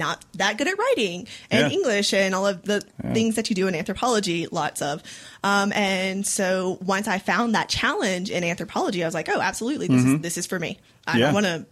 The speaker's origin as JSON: {"language": "English", "region": "Alabama", "country": "United States", "tie": "born or raised there", "said": "I was born and raised on the coast of Alabama."}